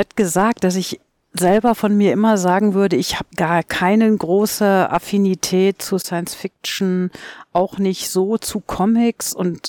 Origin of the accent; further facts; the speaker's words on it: North Rhine-Westphalia, Germany; now in Würzburg, Germany; Ich bin tatsächlich ja keine gebürtige Würzburgerin, sondern ich komme ja aus dem Ruhrgebiet